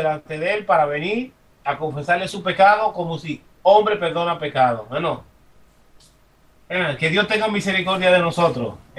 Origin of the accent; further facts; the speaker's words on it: Dominican Republic; cuando yo era católico, que me crié en el catolicismo en República Dominicana con mi padre, que son católicos